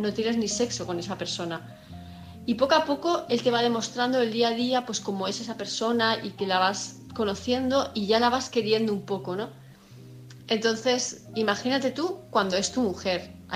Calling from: Palma, Balearic Islands, Spain; de Palma de Mallorca

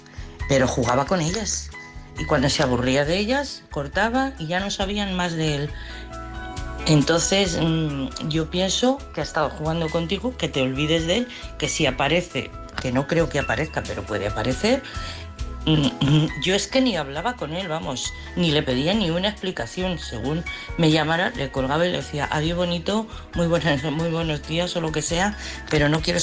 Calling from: Madrid, Community of Madrid, Spain; de Madrid.

